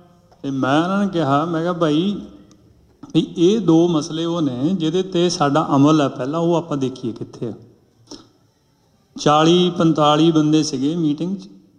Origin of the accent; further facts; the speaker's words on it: Punjab, India; ਮੈਂ ਨਾ ਦੁਆਬੇ ਤੋਂ ਹਾਂ, ਤੁਸੀਂ ਵੀ ਬਹੁਤ ਸਾਰੇ ਹੋਣੇ ਦੁਆਬੇ ਤੋਂ ਹੀ। ਆਪਣੇ ਏਰੀਏ ਬੱਬਰਾਂ ਦੀ ਲਹਿਰ ਹੋਈ